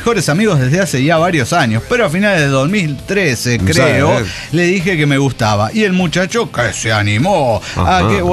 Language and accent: Spanish; Baja California, Mexico; born there; Y yo nací en Baja California, que está rete lejos